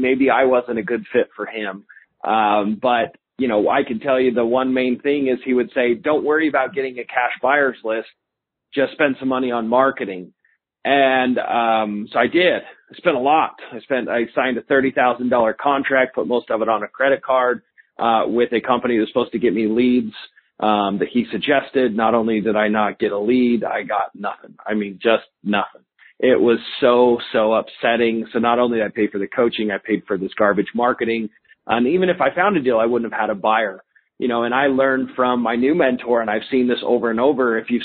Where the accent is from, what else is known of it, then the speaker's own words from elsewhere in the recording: Utah, United States; Yeah, so I'm actually here in Utah, my home state where I grew up, love the mountains here